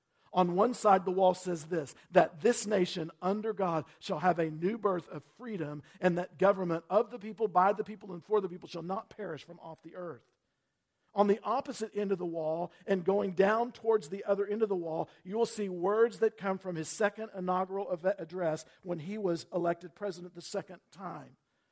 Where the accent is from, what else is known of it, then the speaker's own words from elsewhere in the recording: United States; In my 59 years as an American, listen, I have experienced those blessings over and over again. Even as I've traveled around this country and pastored in two different states now